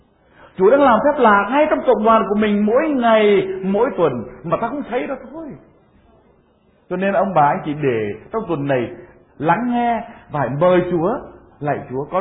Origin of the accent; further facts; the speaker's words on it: Central Vietnam, Vietnam; accent: Central Vietnamese; Tôi là người Trung, mặc dù có học với các thầy Hà Nội lâu, nhưng mà cái giọng nói của tôi vẫn là giọng nói miền Trung